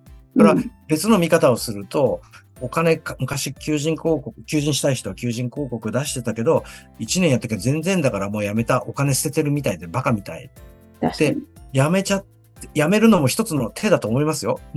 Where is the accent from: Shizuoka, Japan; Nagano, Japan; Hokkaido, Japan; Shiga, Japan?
Shizuoka, Japan; 僕のいる地元の静岡県で、